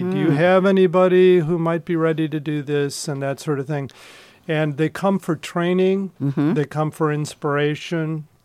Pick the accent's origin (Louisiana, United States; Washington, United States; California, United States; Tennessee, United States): Louisiana, United States; I am from Louisiana, and even though I'm not here all year, I think about Astoria all year when I'm not here.